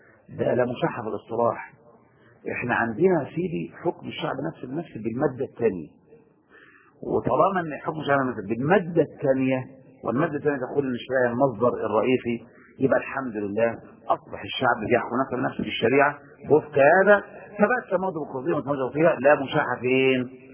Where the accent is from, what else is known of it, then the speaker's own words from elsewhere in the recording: Syria; يقولون عندنا في سوريا عزيز بدون قيام